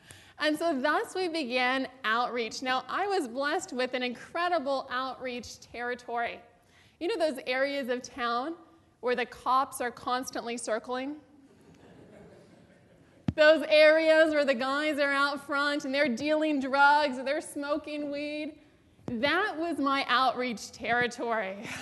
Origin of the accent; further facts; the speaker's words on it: Sacramento, California, United States; I was born and raised in the Sacramento area